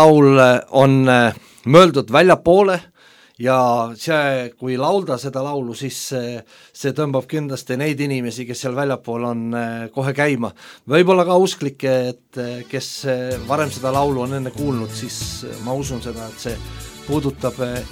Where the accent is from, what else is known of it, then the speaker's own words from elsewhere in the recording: Orissaare, Saare County, Estonia; Harilik maamees. Olen Saaremaalt, olen Orissaarest, Maasikülast.